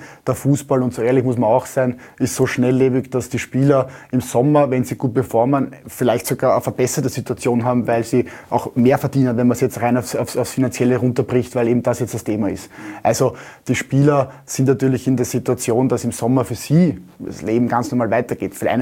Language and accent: German; Eastern Austria, Austria; born there; Ich selber bin ja gebürtig aus dem Osten Österreichs und liebe Tirol für die Vielfältigkeit.